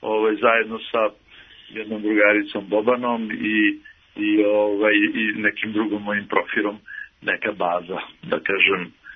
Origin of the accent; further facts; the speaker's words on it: Knjaževac, Zaječar District, Serbia; also born or lived in Belgrade; Iako ja nemam nikoga u Knjaževcu, znači mi smo iz Beograda, ja sam kao mali došao iz Beograda u Knjaževac i tu ostvario prve veze drugarske i prijateljske sa društvom mojim, rastao